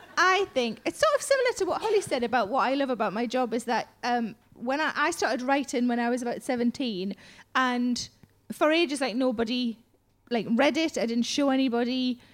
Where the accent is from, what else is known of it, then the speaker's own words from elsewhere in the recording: South Shields, North East England, United Kingdom; But I did a gig yesterday up in my hometown in South Shields